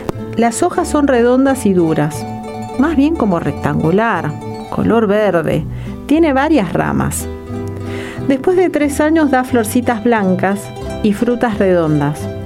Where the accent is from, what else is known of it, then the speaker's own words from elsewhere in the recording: Concepción, Paraguay; now in Argentina; Cuando era chica en Concepción no había agua. Íbamos a buscarla en carreta de buey.